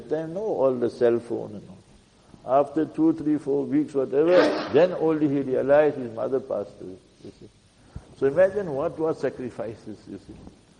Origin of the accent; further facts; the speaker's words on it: Heidelberg, Gauteng, South Africa; on the way back from Joburg Airport, Jan Smuts Airport that time, then we will stop in Heidelberg, my hometown.